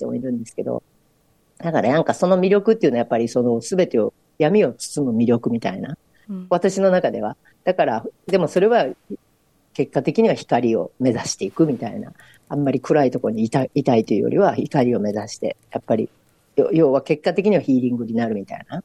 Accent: Hyogo, Japan; 私の場合はちょっと兵庫県の関西の大阪人なんで

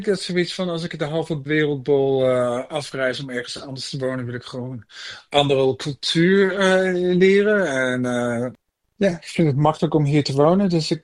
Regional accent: Amsterdam, North Holland, Netherlands; now in Brisbane, Australia; Ik ben in Amsterdam opgegroeid. Dus mijn vrouw en ik dachten, we gaan terug naar Brisbane.

